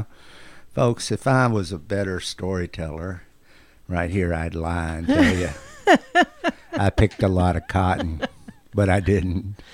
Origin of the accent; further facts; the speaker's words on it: Tennessee, United States; also born or lived in Southeast Missouri, United States; So I was raised in Northwest Tennessee, and Southeast Missouri, right across the river, the part of Missouri that dips down into Arkansas, and rural people.